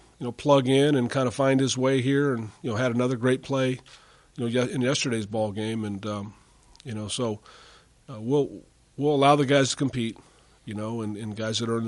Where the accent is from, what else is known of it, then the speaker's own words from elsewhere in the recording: Hayward, California, United States; I grew up in Hayward. I'm back home. I love the fact that I'm back home